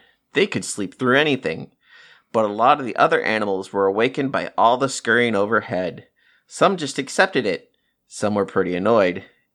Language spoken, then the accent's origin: English; Pacific Northwest, United States; accent: Pacific Northwest; I'm sorry, I'm not English, so if I ruin this for you, I apologize in my Pacific Northwest nasally intonation.